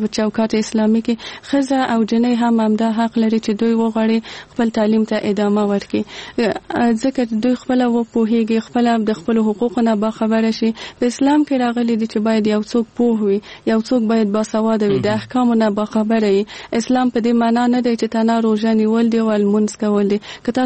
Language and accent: Pashto; Kabul, Afghanistan; زه په کابل کې زغیدلې یم او دلته مجوون کړی.